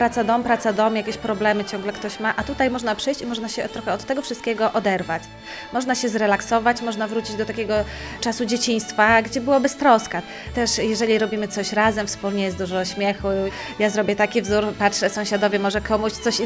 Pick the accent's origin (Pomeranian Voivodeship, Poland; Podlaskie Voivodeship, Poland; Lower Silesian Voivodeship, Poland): Podlaskie Voivodeship, Poland; Lipsk; My jak najbardziej jesteśmy dumne z tego, że jesteśmy z Podlasia, dokładnie z Lipska nad Biebrzą, reprezentujemy ten region.